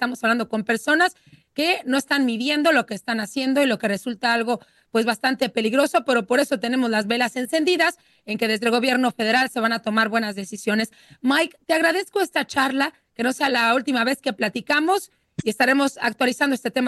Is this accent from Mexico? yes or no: yes; Sonora, Mexico; lo que ocurre en mi tierra, donde han asesinado por que andan de vacaciones en las carreteras, ya va un ex marín asesinado el pasado mes en Caborca